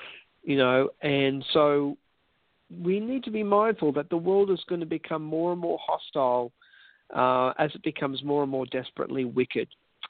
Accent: Australia; As an Australian, I see America's influence upon my nation.

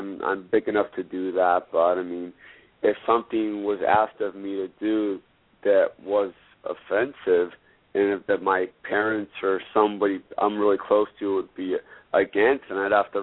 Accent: Idaho, United States; also born or lived in Afghanistan; I grew up actually in Idaho. We were sponsored by an American family, and we grew up there.

